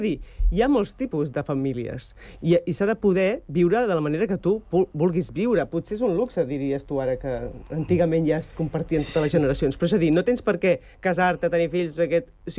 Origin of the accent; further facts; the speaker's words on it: L'Hospitalet de Llobregat, Catalonia, Spain; born there; Sí, tot i que el DNI posa nacida en Hospitalet del Llobregat. Perquè vaig néixer a la Creu Roja d'Hospitalet del Llobregat i no van canviar el lloc.